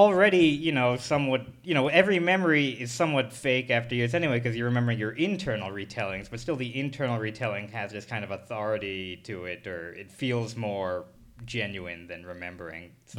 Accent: New Jersey, United States; also born or lived in California; I was born in California, but I moved to New Jersey before I have any memory.

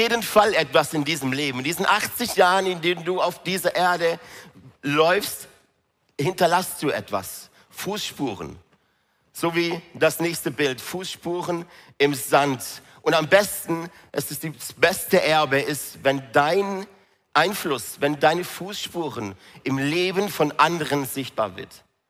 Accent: Singen, Baden-Württemberg, Germany; Ich komme ja aus Singen.

